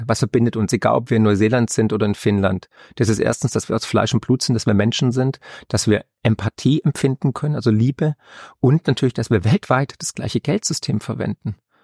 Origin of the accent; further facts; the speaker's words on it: Baden-Württemberg, Germany; Ich bin ja auch Schwabe